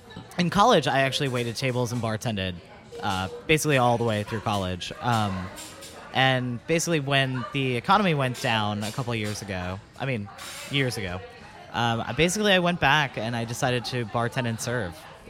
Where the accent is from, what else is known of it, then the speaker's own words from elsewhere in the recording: Wisconsin, United States; also born or lived in Iowa / Tennessee; I grew up in Wisconsin, moved across the river, so East Bank, West Bank, sort of thing.